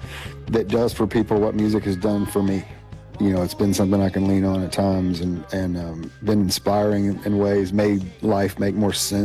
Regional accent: South Carolina, United States; And honestly, I grew up in South Carolina

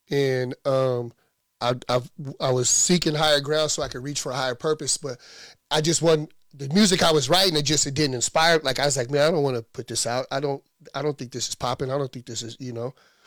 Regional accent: Fairbanks, Alaska, United States

